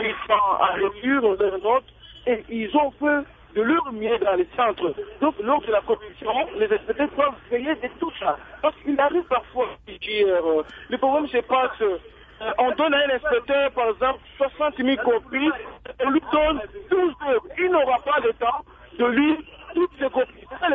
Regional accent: Maniema, DR Congo; même chez moi, au Maniema, il y a au fond de ma province

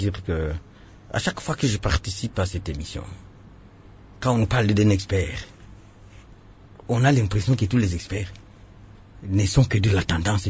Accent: Uvira, South Kivu, DR Congo; du Sud Kivu, nous sommes de plusieurs cultures.

